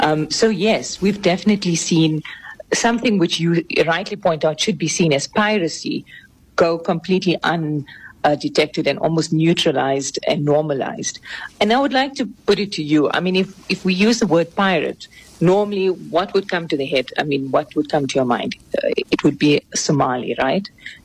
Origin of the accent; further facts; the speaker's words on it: South Africa; And I think what for me as a South African is just very sad is that our government has taken a moral stance.